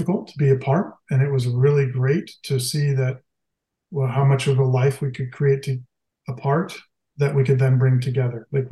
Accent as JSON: {"language": "English", "town": "Sacramento", "region": "California", "country": "United States", "tie": "born or raised there", "also_born_or_lived": "France / Italy / New York", "said": "but I grew up mostly in Sacramento. In California, but I lived a lot of different places over the years. I went to school in the Bay Area. I went to school in France for a year"}